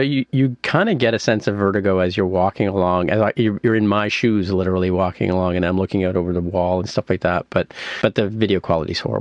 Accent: Canada; because I'm a Canadian using an American account

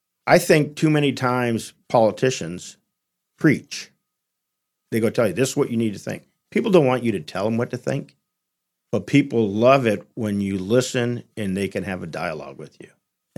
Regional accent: California, United States; As you know, born and raised in California, my family was poor. My father was a migrant coming in. I worked in the fields, worked my way through college.

